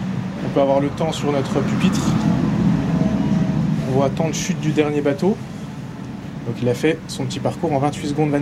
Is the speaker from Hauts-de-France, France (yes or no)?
no; Grand Est, France; Ah non, moi je suis de Haute-Marne, j'habite près de Chaumont.